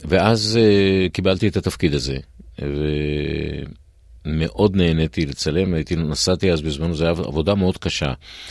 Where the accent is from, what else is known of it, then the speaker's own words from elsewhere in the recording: Kiryat Tivon, Northern District, Israel; also born or lived in Petah Tikva; אני נולדתי פתח תקווה, בגיל 10 בערך עברתי לגור בקריית טבעון, ואז עברתי ללמוד בישיבה תיכונית בנחלים